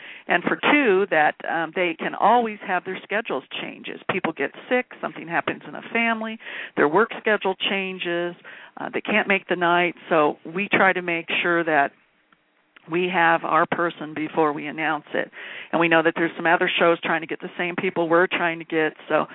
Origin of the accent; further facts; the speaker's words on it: California, United States; from California, and of course you're talking to … from Kansas